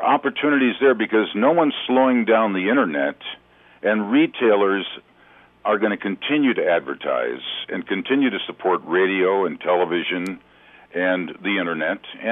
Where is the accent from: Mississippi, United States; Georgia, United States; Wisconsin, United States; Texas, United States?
Wisconsin, United States; Milwaukee; You know, when I was born and raised in Milwaukee, there was this area called the Valley that was just loaded with industrial places